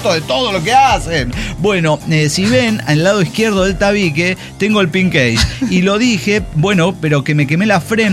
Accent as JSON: {"language": "Spanish", "country": "Peru", "said": "¡Soy peruana!"}